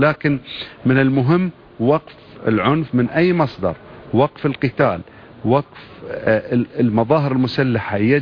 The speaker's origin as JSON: {"language": "Arabic", "town": "Doha", "country": "Qatar", "said": "على هامش مؤتمر عندنا في الدوحة"}